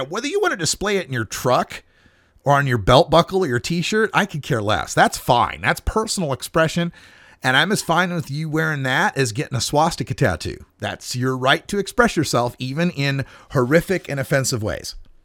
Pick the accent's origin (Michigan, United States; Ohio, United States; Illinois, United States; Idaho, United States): Idaho, United States; because the Pacific Northwest, and particularly Northern Idaho, I'm originally from Idaho, was well known for having an Aryan Nations compound up there in the Northern Panhandle